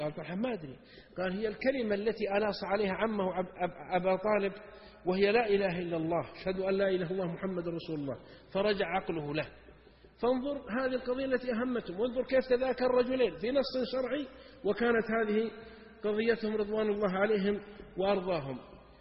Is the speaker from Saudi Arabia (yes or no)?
yes; Saudi Arabia; عندنا 8 صحف يومية و9 عندنا في السعودية هنا